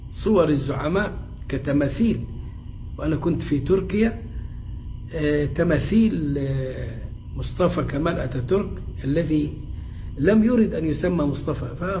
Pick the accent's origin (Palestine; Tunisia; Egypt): Egypt; accent: Egyptian; يعني بلهجتنا المصرية يموتوا فطيس